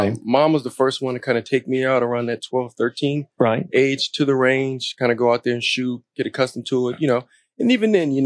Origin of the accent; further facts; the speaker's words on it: Washington, District of Columbia, United States; A lot of people don't know I'm originally from Washington, D.C.